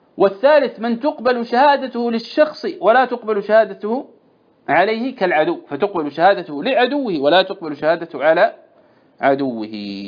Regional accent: Saudi Arabia; عندنا في السعودية

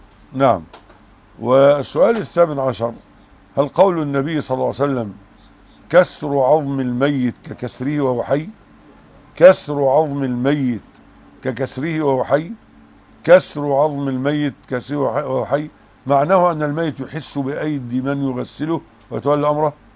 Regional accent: Egypt; يعني احنا عندنا في مصر مثلا 27 محافظة فيها 27 جامعة حكومية

